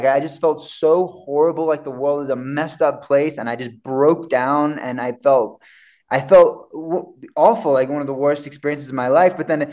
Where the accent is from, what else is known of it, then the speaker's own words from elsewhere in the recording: Avalon, New South Wales, Australia; by my hometown in Avalon, Australia. I know my accent's all over the place. That's originally where I'm from, is Australia